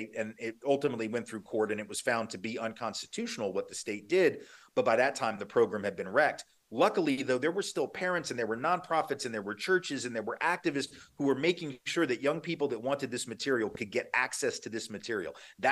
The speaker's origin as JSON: {"language": "English", "town": "Nashville", "region": "Tennessee", "country": "United States", "tie": "born or raised there", "said": "I grew up in Nashville, which is arguably one of the three or four most important cities in the civil rights struggle."}